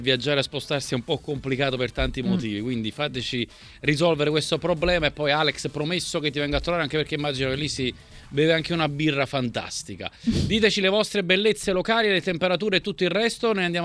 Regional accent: Naples, Campania, Italy; sono napoletano, figurati.

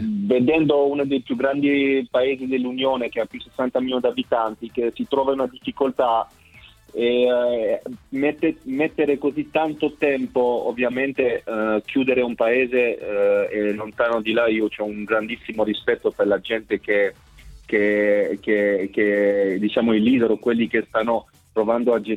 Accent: Albania; now in Rome, Italy; essendo albanese, essendo io soprattutto vivendo a Roma, essendo sposato con una romana

